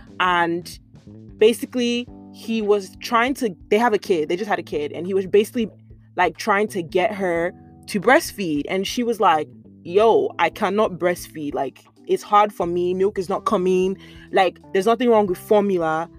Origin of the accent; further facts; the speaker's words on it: Nigeria; because I'm Nigerian, I'll focus more on the Nigerian aspect